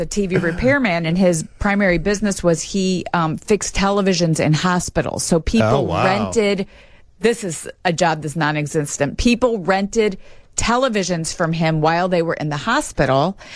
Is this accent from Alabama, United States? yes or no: no; Kentucky, United States; You know, growing up in Kentucky, cigarettes were such a big thing that they always had people like giving out cigarettes.